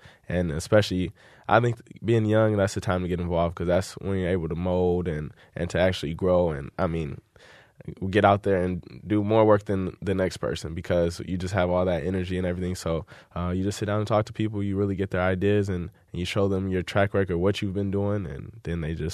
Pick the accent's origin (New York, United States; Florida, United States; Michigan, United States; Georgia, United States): Michigan, United States; Inkster; Inkster City, that's just my hometown. You know, I'm a lifelong resident of the city. I grew up just knowing everyone